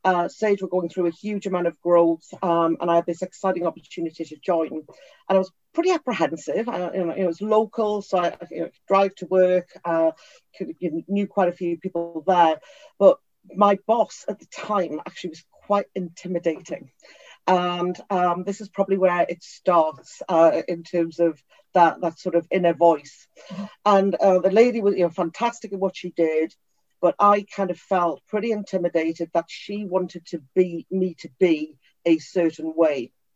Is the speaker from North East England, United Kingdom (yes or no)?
yes; Newcastle upon Tyne, North East England, United Kingdom; now in Cotswolds, United Kingdom; I am from Newcastle upon Tyne, which I'm very proud of, proud to be a Geordie, but actually living now here in the Cotswolds